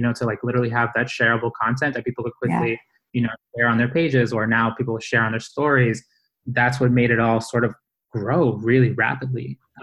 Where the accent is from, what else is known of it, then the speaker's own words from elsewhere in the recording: Boston, Massachusetts, United States; also born or lived in Guayaquil, Ecuador; So I grew up in Boston, Massachusetts, but I was born in Guayaquil, Ecuador. So I was born in Ecuador, and I came here with my family when I was about 4 years old.